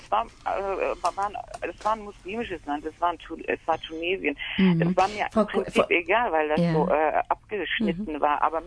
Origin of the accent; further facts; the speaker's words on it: Turkey; Dadurch, dass ich aber Migrantin bin, ich bin Türkin, kenne ich das gar nicht anders.